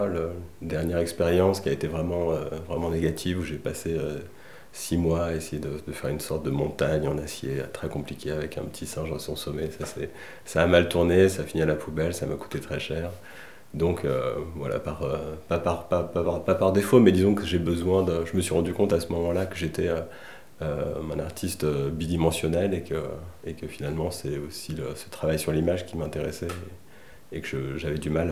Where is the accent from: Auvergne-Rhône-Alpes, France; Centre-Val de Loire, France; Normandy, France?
Normandy, France; Verneuil-sur-Avre; Enfin, j'ai grandi un peu en Normandie, en fait. J'étais au lycée à Verneuil-sur-Avre, qui est quand même une ville assez presque à la campagne, on va dire.